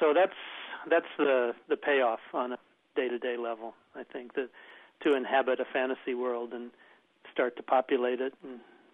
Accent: Urbana, Illinois, United States; Well, I grew up in Urbana

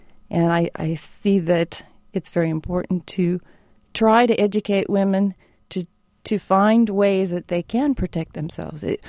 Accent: Urbana, Illinois, United States; I grew up here in Urbana, Illinois. I'm a product of Central Illinois and the good community that's here.

